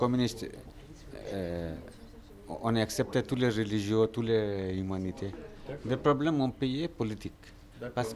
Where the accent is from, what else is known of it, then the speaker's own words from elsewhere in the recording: Bangladesh; French is a second language; moved away as an adult; now in France; C'est Bangladesh. Le pays d'origine, Bangladesh.